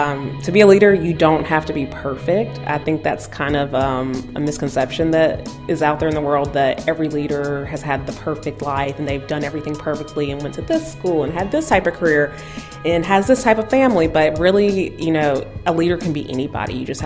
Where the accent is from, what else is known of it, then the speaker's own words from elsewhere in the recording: Jackson, Mississippi, United States; I'm from Jackson, Mississippi, and my mother was in Junior League of Jackson and was actually president of her chapter.